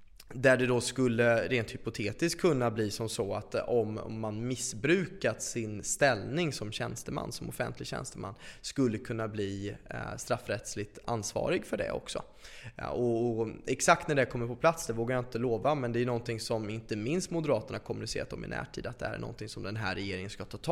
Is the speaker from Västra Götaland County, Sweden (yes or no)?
yes; Skövde, Västra Götaland County, Sweden; Och jag är från Skövde.